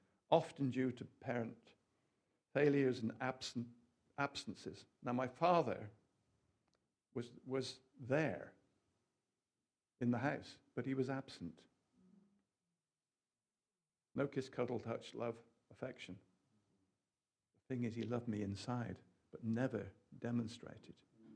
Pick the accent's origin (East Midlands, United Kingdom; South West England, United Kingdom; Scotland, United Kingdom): South West England, United Kingdom; Bristol; born there; I was born in Southmead Hospital.